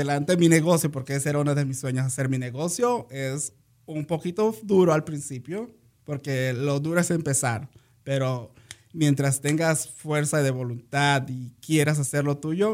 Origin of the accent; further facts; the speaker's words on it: Acapulco, Guerrero, Mexico; moved away as an adult; Salí de mi país, México. Soy de Acapulco, Guerrero. Salí de 18 años de allá. Y llegué aquí